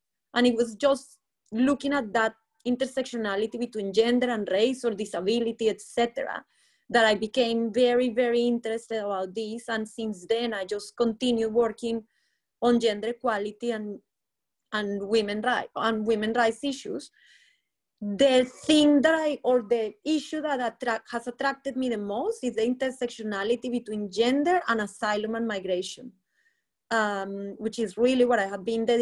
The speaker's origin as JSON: {"language": "English", "country": "Colombia", "second_language": "English", "moved": "yes", "lives_now": "United Kingdom", "said": "I'm a migrant from Colombia."}